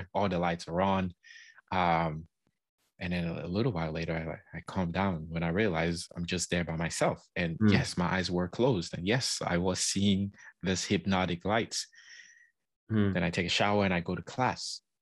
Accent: Cameroon; I was raised in West Africa, in Cameroon, where meditation is like a taboo. Like we're raised either Catholic or Muslim.

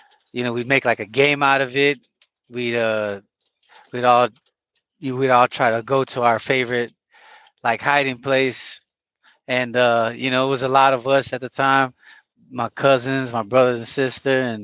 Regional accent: Chicago, Illinois, United States; I'm from Chicago, Illinois, and, you know, I come from, Chicago, especially in the 90s, was really rough.

